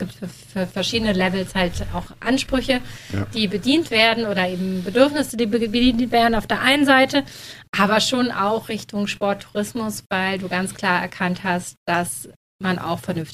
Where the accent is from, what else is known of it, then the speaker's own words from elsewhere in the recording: Berlin, Germany; Wir kommen ja aus Berlin.